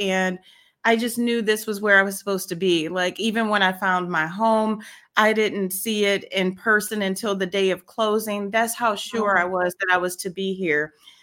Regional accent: St. Louis, Missouri, United States; moved away as an adult; also born or lived in Chicago; now in Atlanta, United States; born and raised in the Midwest, St. Louis, Missouri. I lived in Chicago for about 15 years, and I've been in Georgia, just outside of Atlanta, for the last 5 and a half, almost 6 years now.

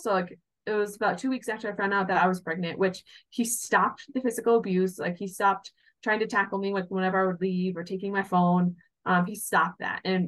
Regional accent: Seattle, Washington, United States; we drove cross country to my hometown in Seattle, Washington.

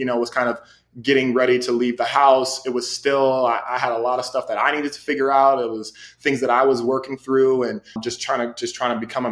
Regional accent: West Chester, Ohio, United States; for me, I feel like, you know, for my parents and my family is I'm actually the house that I grew up in. I'm from Westchester, Ohio, which is about 20 or so minutes away north of Cincinnati.

